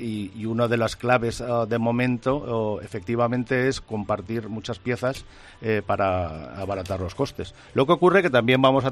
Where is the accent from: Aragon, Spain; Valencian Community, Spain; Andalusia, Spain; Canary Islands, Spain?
Valencian Community, Spain; Y ya digo que somos valencianos.